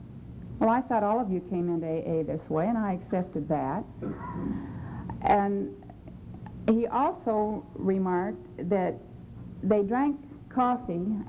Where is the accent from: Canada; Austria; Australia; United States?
United States; California; from Southern California and very happy to be here.